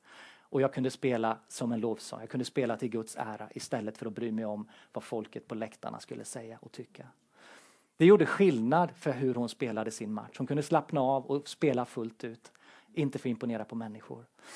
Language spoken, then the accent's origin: Swedish; Tranås, Jönköping County, Sweden; med ungdomskören i Tranås där jag växte upp. Så jag är också smålänning i grunden.